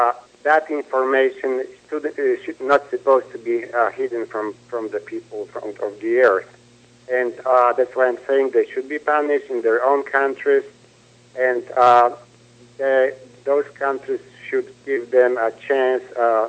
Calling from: Florida, United States; I'm calling from Florida.

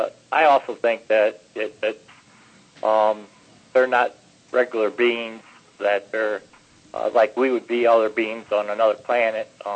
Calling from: Ohio, United States; from Ohio.

